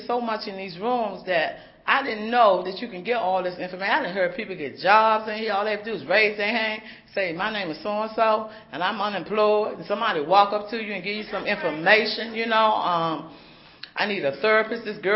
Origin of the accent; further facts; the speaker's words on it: Washington, District of Columbia, United States; And I come from Washington, D.C., and I grew up where they just go and hold grudges all the time, okay?